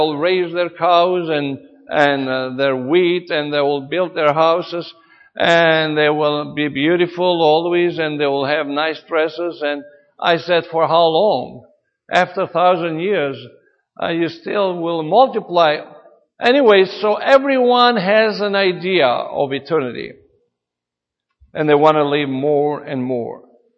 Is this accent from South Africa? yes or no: no; Greece; And I know that I come from Greece, and the Greek Orthodox Church preaches all the time that do more good works and good works and good works